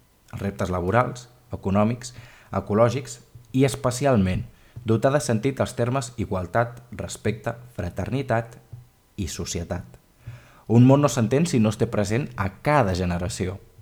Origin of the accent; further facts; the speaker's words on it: Calonge, Catalonia, Spain; al meu poble, Calonge i Sant Antoni, va tenir lloc la celebració dels 40 anys de l'Institut Puig Cargol, institut que em va veure créixer durant 6 anys